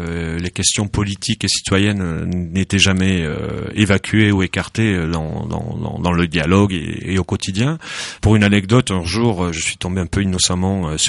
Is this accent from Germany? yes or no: no; Rodez, Occitanie, France; je suis Aveyronnais, né à Rodez. J'ai grandi petite enfance à Rodez. Un peu après, évidemment, sur Aunay-le-Château, la commune que j'habite encore en ce moment.